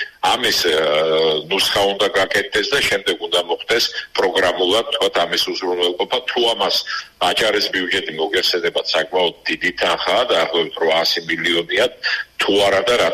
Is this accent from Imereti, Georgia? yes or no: no; Batumi, Adjara, Georgia; born or raised there